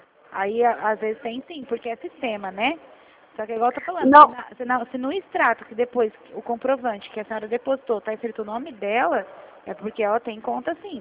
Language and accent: Portuguese; Presidente Prudente, São Paulo, Brazil; Eu sou de Presidente Prudente, interior de São Paulo.